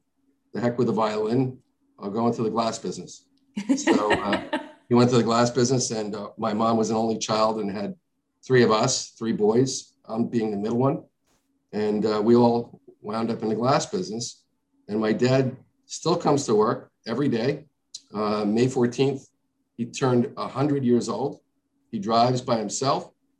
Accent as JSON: {"language": "English", "region": "New Jersey", "country": "United States", "tie": "born there", "said": "Well, my background, I was born in New Jersey, one of three brothers."}